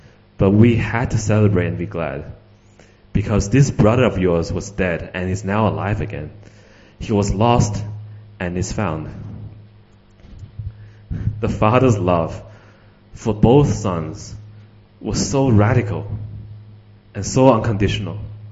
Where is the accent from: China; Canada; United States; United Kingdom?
China; English is a second language; now in Sydney, Australia; I came to Sydney from China 17 years ago, something like that. And the first year we were here, we finally were able to go back to Beijing to visit my grandparents and the family there.